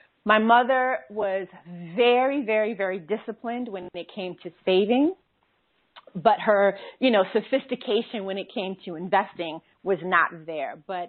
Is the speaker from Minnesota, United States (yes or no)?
no; New York City, New York, United States; born there; moved away; So I grew up in a single parent household. Before we left New York City, which is where I was born